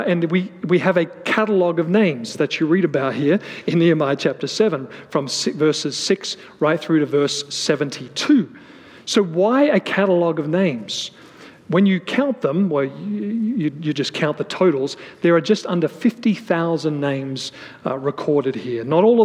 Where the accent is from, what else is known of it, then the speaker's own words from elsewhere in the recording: Australia; North America, my home country of Australia, New Zealand, and Great Britain and others.